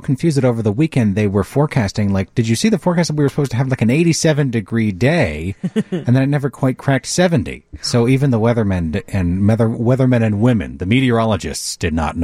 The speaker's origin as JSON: {"language": "English", "region": "New Hampshire", "country": "United States", "tie": "born or raised there", "said": "I grew up in New Hampshire. I know from cold."}